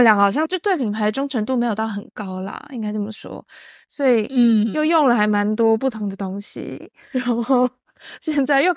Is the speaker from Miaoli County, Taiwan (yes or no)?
no; Taipei, Taiwan; 你们家过年听起来很好玩，我们台北人都是很无聊的。